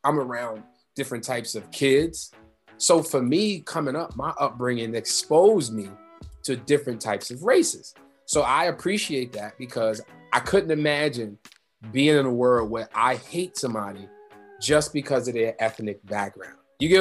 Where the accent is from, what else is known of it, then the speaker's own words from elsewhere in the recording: New York City, New York, United States; You know, those that know me, born and raised in the Bronx, I'm a worldly dude.